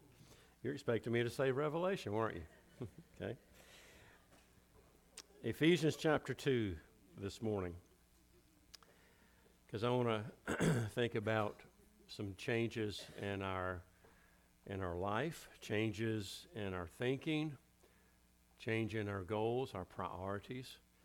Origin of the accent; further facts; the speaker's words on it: Scotland Neck, North Carolina, United States; I'm from Scotland Neck. That's up in Halifax County. That's where they park in the middle of the street.